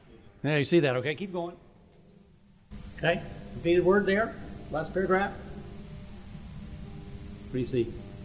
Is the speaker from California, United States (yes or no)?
no; Satellite Beach, Florida, United States; also born or lived in Tampa; now in Jacksonville, United States; But we live in Jacksonville. I grew up in Satellite Beach in the Brevard County, and we are both University of South Florida grads and in Tampa.